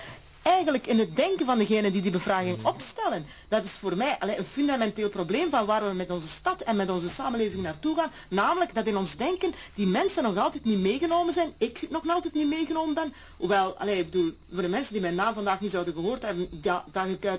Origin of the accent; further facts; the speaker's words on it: Sint-Gillis-Waas, Flanders, Belgium; now in Antwerp, Belgium; Maar ik kom uit Sint-Giliswaas, ik heb daar jaren geleefd.